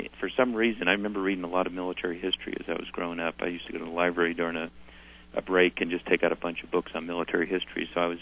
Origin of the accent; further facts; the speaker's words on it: Hawthorne, New Jersey, United States; also born or lived in Paterson; New Jersey. We lived in Paterson until I was about four, and then moved to Hawthorne, which is adjoining town.